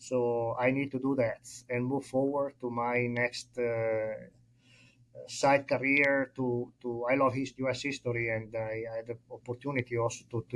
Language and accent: English; Monza, Lombardy, Italy; I was born in Monza. I grew up in Monza or nearby.